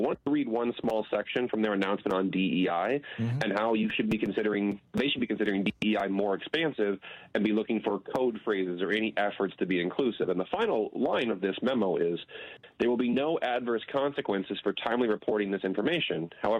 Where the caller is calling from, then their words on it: Rochester, Minnesota, United States; I'm actually calling from Minnesota, southeast Minnesota, near Rochester. It's District 1 there.